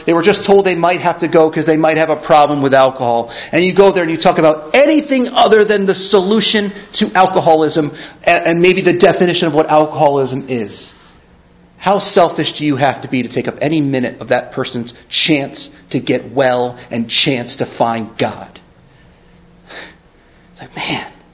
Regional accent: Philadelphia, Pennsylvania, United States; I came from Philly area, right? The worst corner in Kensington, right?

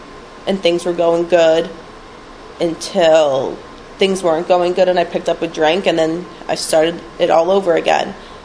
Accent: Westfield, United States; I grew up in Westfield. I grew up actually on a house in Lawrence right up the street from here

